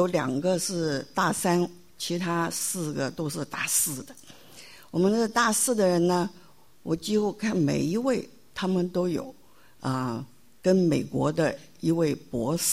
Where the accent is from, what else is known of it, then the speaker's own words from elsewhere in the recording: Taiwan; moved away as an adult; also born or lived in Hong Kong; 好，那我们到了香港住了一年，结果我们就全家就后来就搬到台湾去了。所以说我有两个哥哥一个妹妹，我们基本上是在台湾长大的。